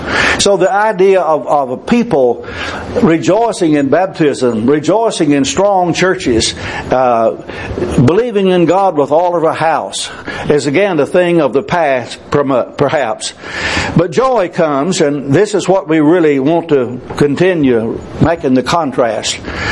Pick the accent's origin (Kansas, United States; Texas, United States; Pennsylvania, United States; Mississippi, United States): Texas, United States; Gladewater; As I grew up in Gladewater, after that, there would probably be 300, 400 on Sunday morning.